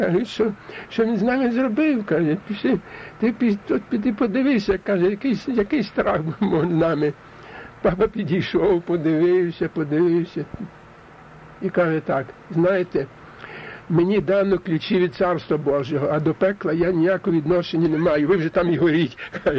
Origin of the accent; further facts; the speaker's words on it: Solonytsia, Poltava Oblast, Ukraine; born there; І я народився якраз в Солониці. Так що то місце мого народження, де закінчилась трагедія Наливайка.